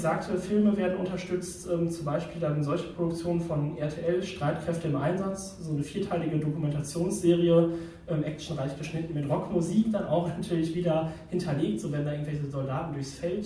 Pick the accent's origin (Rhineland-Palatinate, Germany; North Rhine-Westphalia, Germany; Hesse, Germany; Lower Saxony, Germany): North Rhine-Westphalia, Germany; Telgte; in meiner Heimatstadt Telgte kooperiert der Luftwaffenmusikchor aus dem benachbarten Münster